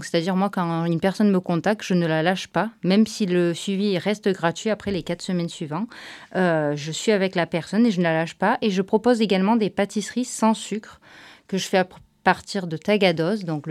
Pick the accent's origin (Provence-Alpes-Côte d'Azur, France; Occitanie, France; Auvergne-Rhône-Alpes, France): Provence-Alpes-Côte d'Azur, France; Aubagne; born there; je suis née à Aubagne, je suis aubagnaise. Après, j'ai vécu dans la région Provence-Alpes-Côte d'Azur. Et là maintenant, on est dans le 86 depuis même pas 6 mois.